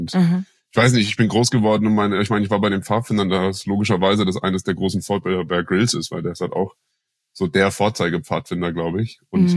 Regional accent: Germany; ich bin halt am Alpenrand groß geworden. Die Berge waren mein Zuhause.

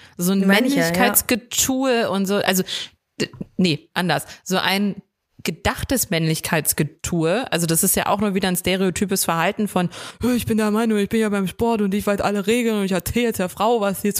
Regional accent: Dresden, Saxony, Germany; ich komme aus Dresden.

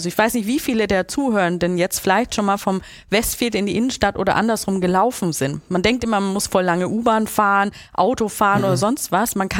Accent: Bavaria, Germany; now in Hamburg, Germany; ich komme aus Franken, ich kriege ganz viel Besuch, nicht nur aus Franken, auch aus den Ländern, wo ich gelebt habe

